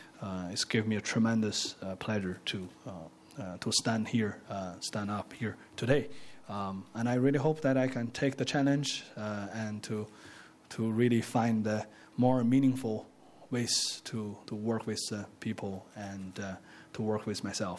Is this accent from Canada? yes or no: no; China; English is a second language; now in United States; also rest of the world, including my home country, China, obviously.